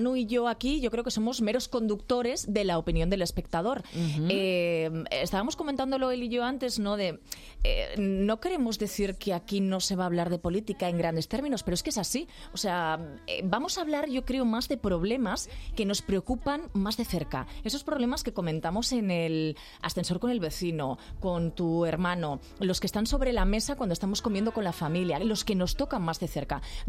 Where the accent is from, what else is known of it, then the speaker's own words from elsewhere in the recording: Calatayud, Aragon, Spain; Yo soy mañica, de Calatayud, los dos somos del pueblo